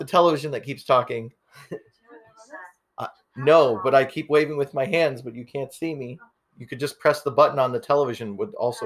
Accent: Canada; I'm a Canadian. I'm supposed to beat Ryan C.

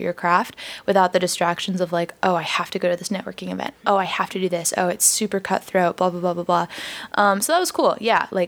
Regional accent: Sacramento, California, United States; now in Los Angeles, United States; So I grew up outside of Sacramento, and then I went to school in Miami, which is like a very random, like, zigzag.

